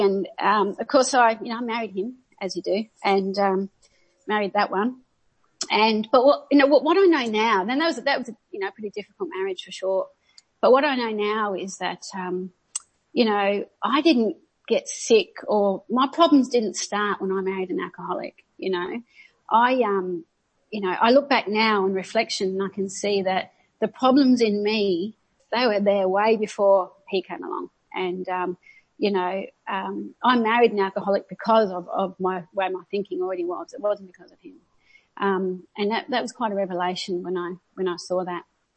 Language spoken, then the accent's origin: English; Adelaide, South Australia, Australia; So I grew up in Adelaide, which is south of here. And it is cold down there